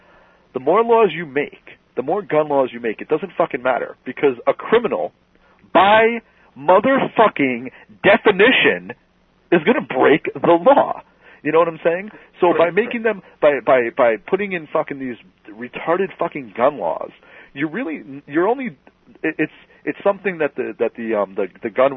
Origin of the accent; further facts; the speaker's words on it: New York City, New York, United States; I'm from New York City.